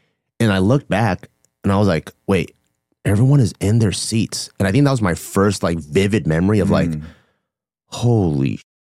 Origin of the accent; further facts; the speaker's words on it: Gardena, California, United States; So I grew up pretty much born and raised in California. I grew up in the first city that I could remember. It's called Gardena.